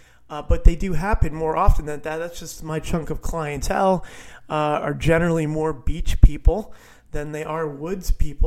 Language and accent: English; Florida, United States; coming to you from the Florida Space Coast. What a glorious morning it is here in my home state of sunny Florida.